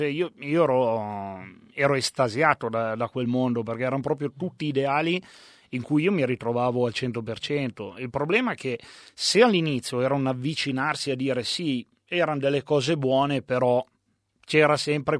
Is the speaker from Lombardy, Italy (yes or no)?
yes; Legnano, Lombardy, Italy; io, sono originario di Legnano, sì, sono sempre stato lì.